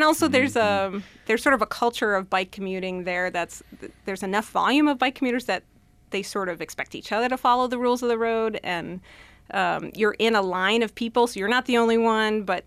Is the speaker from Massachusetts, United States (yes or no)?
yes; Boston, Massachusetts, United States; now in Rochester, United States; I used to bike commute 11 miles a day round trip when I lived in Boston. I'm from the Boston area. And when I moved to Rochester